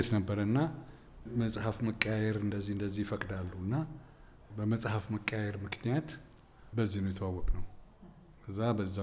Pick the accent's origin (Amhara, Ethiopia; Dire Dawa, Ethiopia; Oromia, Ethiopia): Oromia, Ethiopia; Debre Zeit; also born or lived in Addis Ababa; 4 ዓመት ከሆነኝ በኋላ ነው ወደ ደብረ ዘይት ሄድ ነው። አባቴ ለረጅም ዘመን ደብረ ዘይት ነው የኖሩት። በልጅነታቸው ነው ደብረ ዘይት የገቡት።